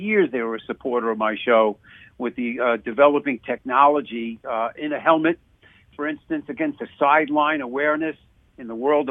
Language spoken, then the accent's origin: English; New York, United States; growing up in New York, I remember Jim Brown, as great a football player as he was an even better lacrosse.